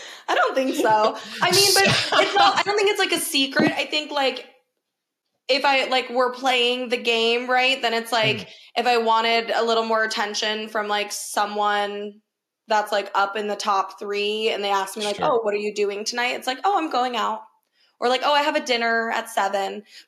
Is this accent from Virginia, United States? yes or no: no; Arizona, United States; I've born and raised in Arizona, so I've never dealt with like the going home for the holidays. I am home, you know?